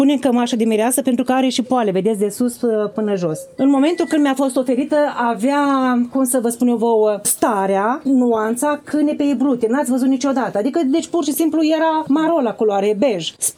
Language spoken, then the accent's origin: Romanian; Săveni, Iași County, Romania; S-a format în 1924, are și satul meu natal, acum la sfârșit de Cireșar, satul meu natal are un secol de viață.